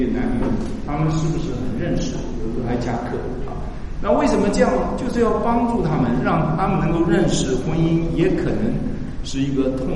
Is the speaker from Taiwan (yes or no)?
no; China; 有很多时候我们中国人的一种啊面子的好面子的习性